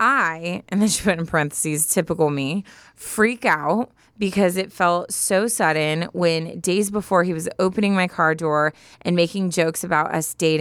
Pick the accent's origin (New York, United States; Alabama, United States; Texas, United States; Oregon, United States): Oregon, United States; as he had heard I was from Oregon and he was from California.